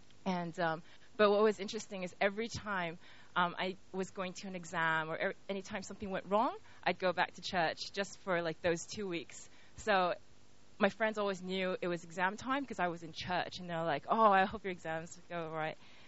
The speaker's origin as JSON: {"language": "English", "region": "California", "country": "United States", "tie": "born there", "said": "so I was born in California"}